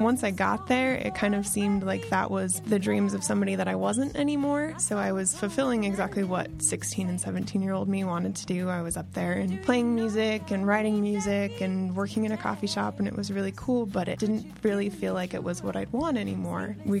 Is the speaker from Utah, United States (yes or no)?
yes; Ogden, Utah, United States; Growing up in Ogden was such a weird experience. My family's lived there for a really long time. It's a small community.